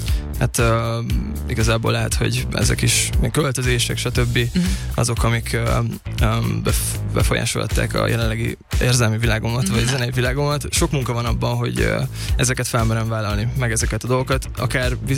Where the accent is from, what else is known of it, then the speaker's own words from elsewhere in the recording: Nyíregyháza, Szabolcs-Szatmár-Bereg, Hungary; Igen, nyíregyházi vagyok